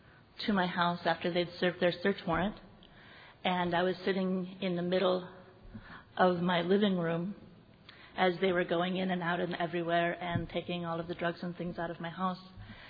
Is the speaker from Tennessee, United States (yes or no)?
no; Rapid City, South Dakota, United States; I'm from Rapid City, South Dakota. And if you have no idea about South Dakota, it's extremely rural.